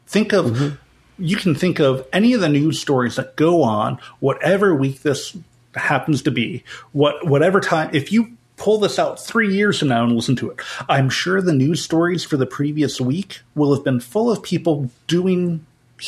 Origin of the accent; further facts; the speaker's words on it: United States; I've been taught all my life as an American that if I want something, if I just work hard enough, I will mm-hmm. go out and I will achieve it.